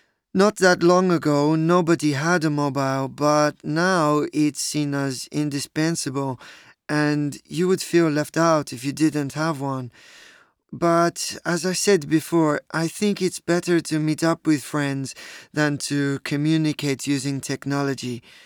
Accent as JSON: {"language": "English", "country": "Brazil", "tie": "born or raised there", "second_language": "English", "said": "Although I grew up in Brazil, I can also speak Italian because my mother and one set of grandparents are Italian, and I grew up hearing the language all around me. I'm really proud to be bilingual"}